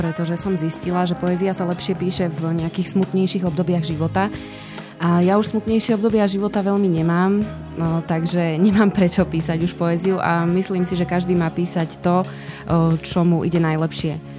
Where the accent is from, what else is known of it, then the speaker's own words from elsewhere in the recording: Margecany, Košice Region, Slovakia; also born or lived in Gelnica; now in Košice, Slovakia; ja som sa narodila v Gelnici, ale skoro celý svoj život som prežila v Margecanoch a posledných niekoľko rokov žijem v Košiciach. V Košiciach žijem kvôli tomu, pretože som si tu našla prácu, aj manžela.